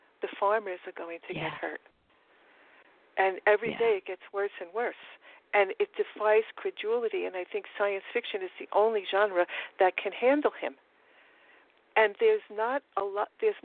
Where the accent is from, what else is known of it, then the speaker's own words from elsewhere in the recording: Forest Hills, New York, United States; accent: Queens; I'll do it in my Trump Queens accent because I'm from Forest Hills, Queens, which is about a stone's throw of where Trump grew up in Jamaica States